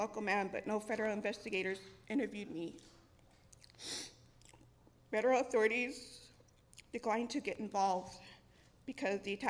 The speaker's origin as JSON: {"language": "English", "town": "St. Francis", "region": "South Dakota", "country": "United States", "tie": "born or raised there", "said": "My mother is … from St. Francis, South Dakota, where I grew up."}